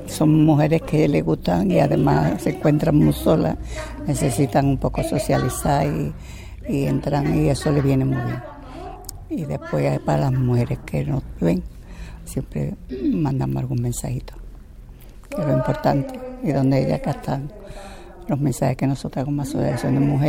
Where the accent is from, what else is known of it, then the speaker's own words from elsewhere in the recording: Seville, Andalusia, Spain; Nosotros somos de Pino Montano.